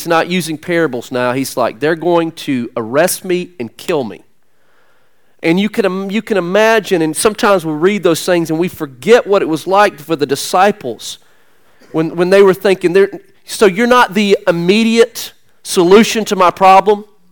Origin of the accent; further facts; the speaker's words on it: Southern United States, United States; growing up in the Bible Belt and Protestant evangelical culture, I believe we have a real, real tendency in church to make it very man-centered.